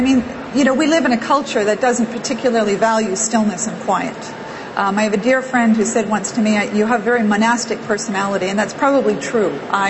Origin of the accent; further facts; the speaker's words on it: New Liskeard, Ontario, Canada; I grew up in New Liskeard, so I was in Northern Ontario, so I was very comfortable and felt more connected to a sense of spirit in a natural setting.